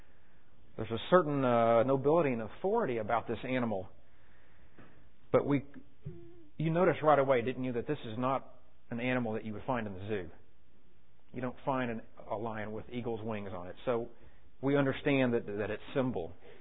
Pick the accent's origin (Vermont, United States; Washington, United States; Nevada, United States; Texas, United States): Texas, United States; Houston; The picture is more of what I remember growing up in Houston, less than an hour's drive from Galveston